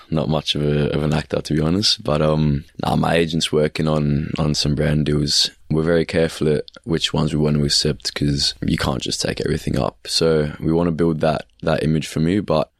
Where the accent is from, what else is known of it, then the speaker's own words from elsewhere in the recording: Melbourne, Victoria, Australia; growing up in Melbourne is obviously different than if I grew up in Indonesia. So I feel like I've experienced a lot more of my Australian roots than I have in my Indonesian roots.